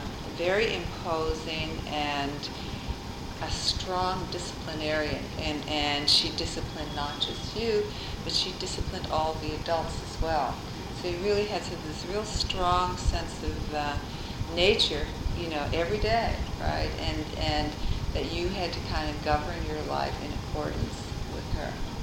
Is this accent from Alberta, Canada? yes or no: no; Saint John, New Brunswick, Canada; Where we settled when I was six was in St. John, New Brunswick, and it was rural, and so most of the part that I have a strong memory of is rural Canada, and that was right on the ocean on the Bay of Fundy.